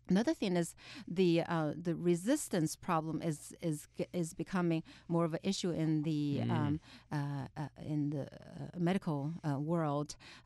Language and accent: English; China; You know, I grew up in China, and it certainly took me a long time to learn these terms.